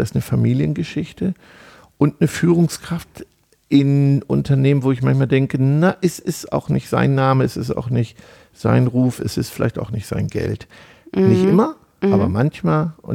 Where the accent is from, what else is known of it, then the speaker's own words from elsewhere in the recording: North Rhine-Westphalia, Germany; wir kommen ja aus Ostwestfalen